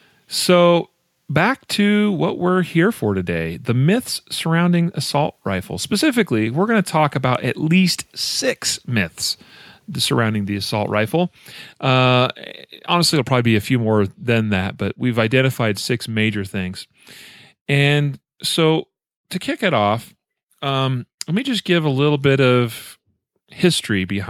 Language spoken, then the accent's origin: English; Idaho, United States; first Marine to receive the Medal of Honor was Lieutenant Frank Reasoner of Kellogg, Idaho, which is my home state.